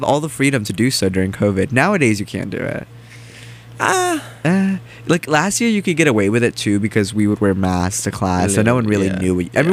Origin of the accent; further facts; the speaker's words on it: North Carolina, United States; Because like, I'm from North Carolina again. Like, we wore masks.